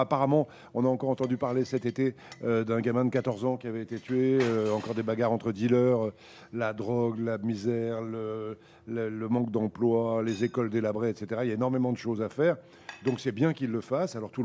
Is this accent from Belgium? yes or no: no; Hauts-de-France, France; mon enfance en Picardie, de mon village, de mon jardin, des moutons qu'élevaient mes parents, des poules, des canards, des pigeons qu'il y avait dans mon jardin.